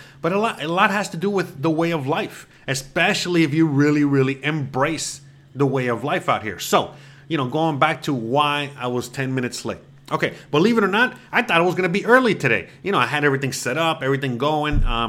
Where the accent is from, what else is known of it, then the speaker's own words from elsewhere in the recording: United States; Well, I am an American. And I think a lot of you guys are also American or coming from the USA.